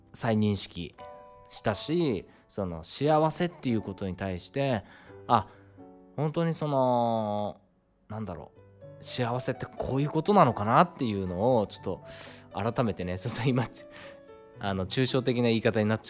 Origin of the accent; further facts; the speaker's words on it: Iwate, Japan; この子はですね僕と同じ岩手県出身なんですよ。